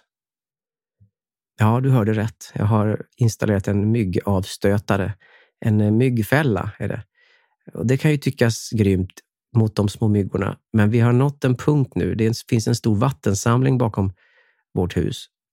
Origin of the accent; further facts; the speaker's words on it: Dalarna County, Sweden; Sundborn, till exempel där som var en grannby där jag är uppvuxen då.